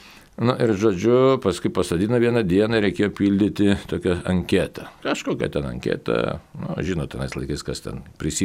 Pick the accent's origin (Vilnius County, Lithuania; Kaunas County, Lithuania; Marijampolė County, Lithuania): Kaunas County, Lithuania; Kaunas; Nu, mes iš Kauno ten keliese buvom